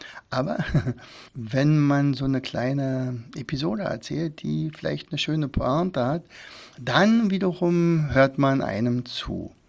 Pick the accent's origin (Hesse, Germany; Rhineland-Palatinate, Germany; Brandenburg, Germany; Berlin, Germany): Brandenburg, Germany; Rauen; Rauen ist mein Heimatdorf, 2000 Einwohner.